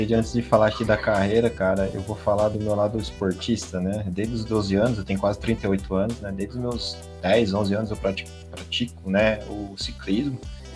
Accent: Pedreira, São Paulo, Brazil; E eu sou interior, né, cara? Moro aqui no interior, cidade minha tem 60 mil habitantes, sou de Pedreira

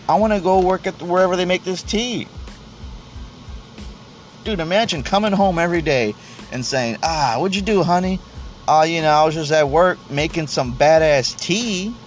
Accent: Texas, United States; Sometimes I'm not proud to be in Texas, but most of the time I am proud to be a Texan.

